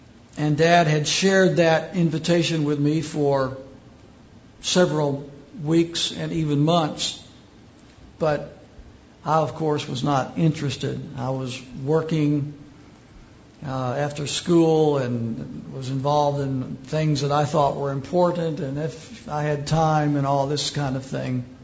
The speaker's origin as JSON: {"language": "English", "town": "LaPorte", "region": "Indiana", "country": "United States", "tie": "born or raised there", "said": "a man by the name of Jack Cox came to my hometown of LaPorte, Indiana, and by faith started a brand new independent Baptist church."}